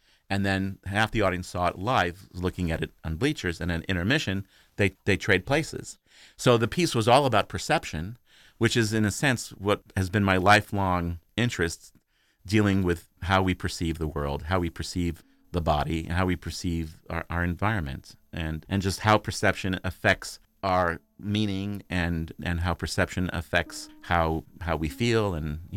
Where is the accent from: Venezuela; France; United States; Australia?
France; My father was in government. He was in the CIA, actually, and I grew up, part of my life, I grew up in France